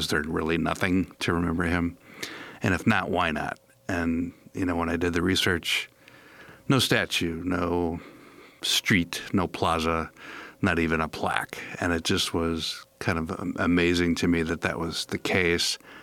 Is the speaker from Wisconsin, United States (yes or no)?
yes; Cedarburg, Wisconsin, United States; So, you know, I grew up near Milwaukee in Cedarburg, and as a kid was vaguely familiar with Liberace.